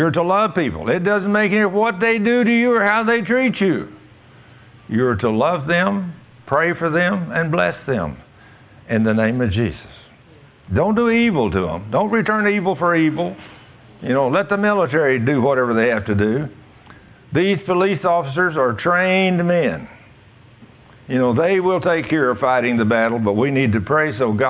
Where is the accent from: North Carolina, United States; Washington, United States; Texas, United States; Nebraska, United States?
Texas, United States; as a Texan, you know, when I'd see an Oriental person, they all look just exactly the same.